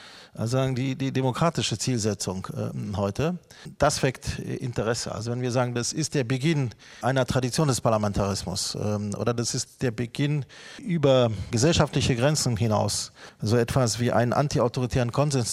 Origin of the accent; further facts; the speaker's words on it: Berlin, Germany; Ich fand für mich persönlich als Berliner sehr, sehr spannend, Versuche an 1848 im Stadtbild zu erinnern.